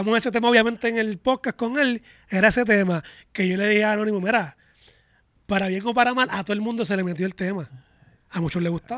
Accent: Puerto Rico; nosotros somos el puertorriqueño así, papi.

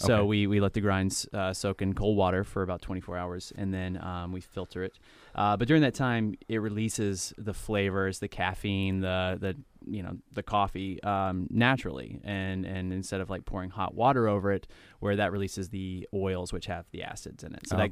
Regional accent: Alabama, United States; Well, we're originally from Alabama, my wife and I, Chastity, and our other business partner, Sebastian Kegel

